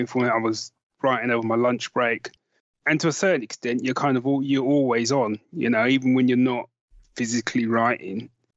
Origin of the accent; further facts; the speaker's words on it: Tottenham, London, United Kingdom; I grew up in Tottenham, so I kind of stayed in Tottenham, North London, that sort of area, you know?